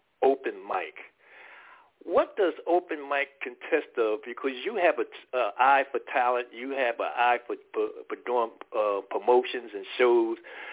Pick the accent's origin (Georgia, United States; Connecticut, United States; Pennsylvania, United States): Pennsylvania, United States; Philadelphia; because I'm from Philadelphia, I knew ….